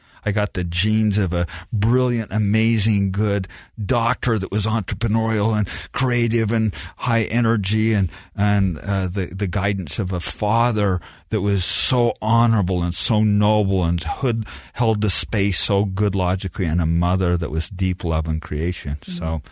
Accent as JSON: {"language": "English", "town": "Beaver", "region": "Utah", "country": "United States", "tie": "born or raised there", "said": "But also growing up in Beaver, Utah, I was already the weird, nerdy, crazy kid."}